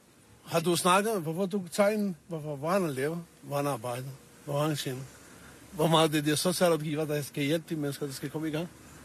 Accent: Kosovo; Danish is a second language; now in Denmark; Jeg er kosovo-albaner.

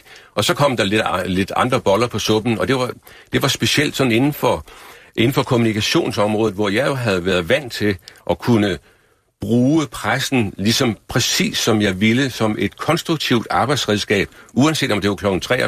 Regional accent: Jutland, Denmark; nu kommer jeg fra Jylland, så jeg siger, at det blev en lille smule træls

